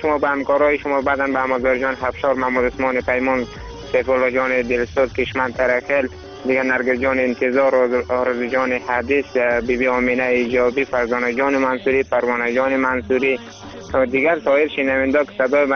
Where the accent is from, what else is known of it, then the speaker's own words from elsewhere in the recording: Afghanistan; ما شما همه ما شما افغانیم و چی پشتو باشیم چی ازبک باشیم چی تاجیک باشیم